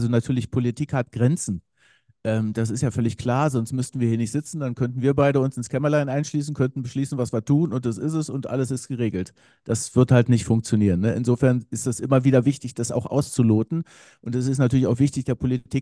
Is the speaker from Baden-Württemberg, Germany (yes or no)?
no; Berlin, Germany; auch wenn ich als Berliner um Nachsicht bitte, dass ich mich nicht in Detail äußere.